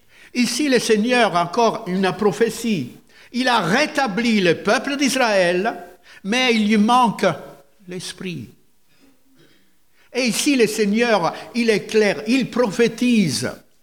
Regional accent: Italy; French is a second language; Chez nous en Italie, on dit « dietro front »

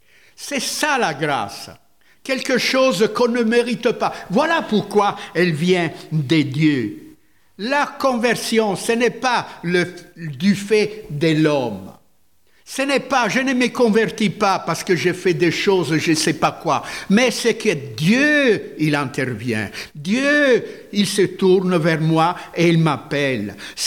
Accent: Italy; French is a second language; Chez nous en Italie, on dit « dietro front »

